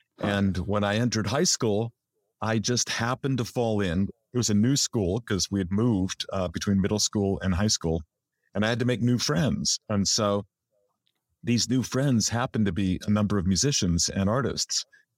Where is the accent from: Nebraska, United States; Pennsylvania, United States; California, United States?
California, United States; Los Angeles; I was born in Los Angeles, barely 3 miles from where I'm sitting right now, and I've never lived anywhere else.